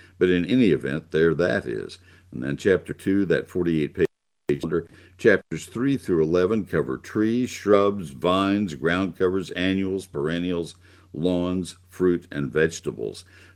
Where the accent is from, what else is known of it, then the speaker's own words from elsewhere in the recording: College Station, Texas, United States; now in Dallas, United States; growing up in College Station, I know that summer does come earlier in the South Central and South Texas than it does where I live currently and have for more than half a century. And that's Dallas-Fort Worth area.